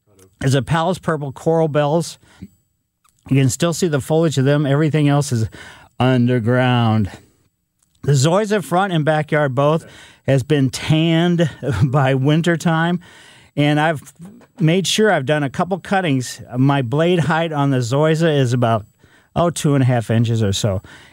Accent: Ellisville, United States; The people across the street when I was growing up in Ellisville on Maple Lane

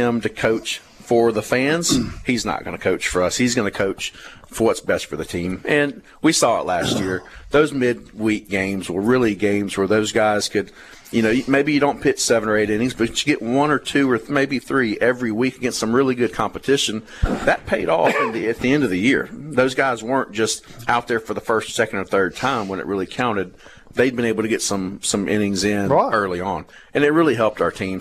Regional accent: Meridian, Mississippi, United States; growing up in Meridian, Mississippi, Collinsville, went to West Lauderdale, grew up a State fan, went to Meridian Junior College

